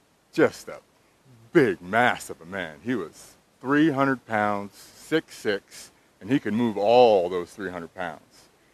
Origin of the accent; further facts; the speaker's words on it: Compton, California, United States; born there; I was born in Compton in a family of 10, number 3 of 8 siblings.